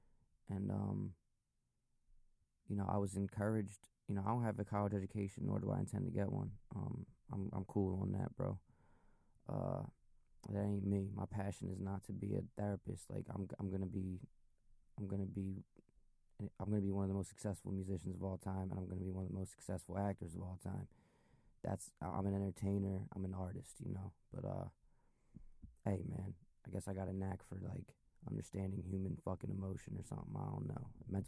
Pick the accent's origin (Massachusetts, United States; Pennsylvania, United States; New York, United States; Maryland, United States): Pennsylvania, United States; Philadelphia; where you're from? I'm from Philly.